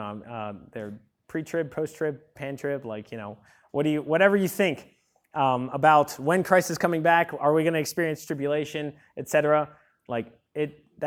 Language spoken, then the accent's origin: English; North Carolina, United States; And then another person was like, hey, where are you guys from? We're from North Carolina.